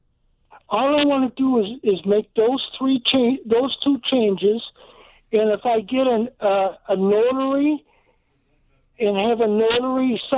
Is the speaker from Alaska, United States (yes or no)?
no; Rockford, Illinois, United States; I'm 82 years old. I'm from Rockford, Illinois.